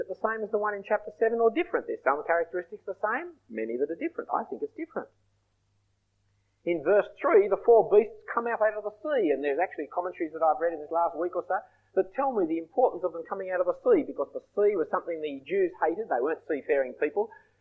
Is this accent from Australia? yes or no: yes; Australia; as a British citizen that I was raised here in Australia before they took our citizenship away from us